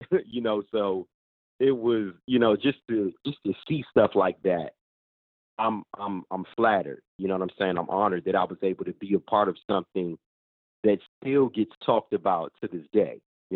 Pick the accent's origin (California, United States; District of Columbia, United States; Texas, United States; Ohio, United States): District of Columbia, United States; Washington; definitely performing in my hometown, Washington, D.C.